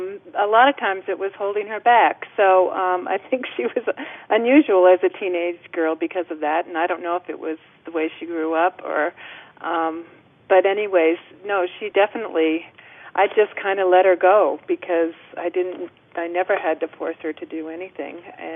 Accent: Park City, Utah, United States; it helps growing up in Park City because so many people are that way as well. It's a very outdoor community.

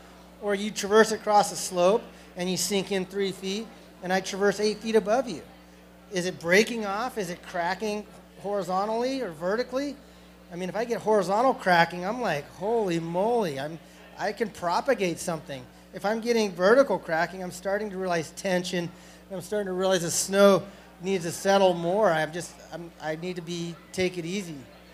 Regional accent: New Mexico, United States; also born or lived in Colorado; I mean, I'm from New Mexico and Colorado.

